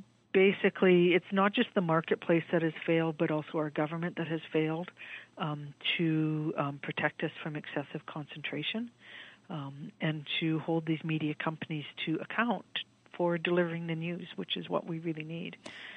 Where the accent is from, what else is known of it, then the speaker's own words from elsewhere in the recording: Canada; But to me as a Canadian, that would be quite shocking